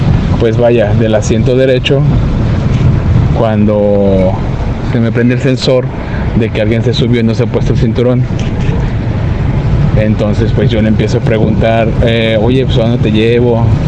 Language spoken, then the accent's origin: Spanish; Ciudad Guzmán, Jalisco, Mexico; Yo soy de acá de Jalisco, de Ciudad Guzmán.